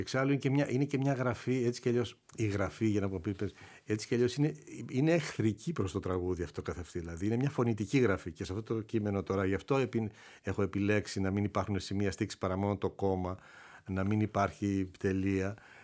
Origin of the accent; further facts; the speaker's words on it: Nafplio, Peloponnese, Greece; Ναι, κατέβηκα πολύ νωρίς.